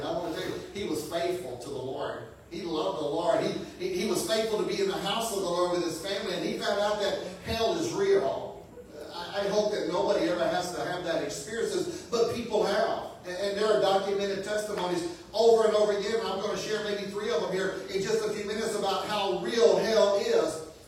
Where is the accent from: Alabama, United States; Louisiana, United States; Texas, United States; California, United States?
Texas, United States; White House; We had a gentleman in our church when I was growing up in White House, Texas, that his family was involved in church